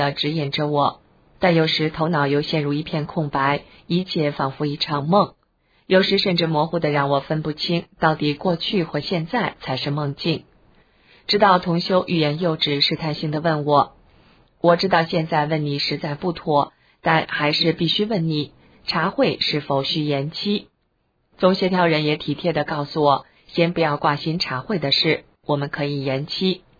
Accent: Kaohsiung, Taiwan; 我来自台湾的南端高雄

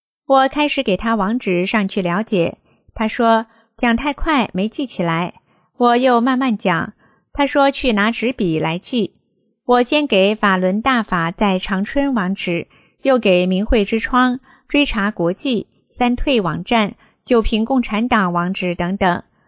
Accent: Taiwan; 我说，对，我是台湾的，咱们都是可贵的中国人。

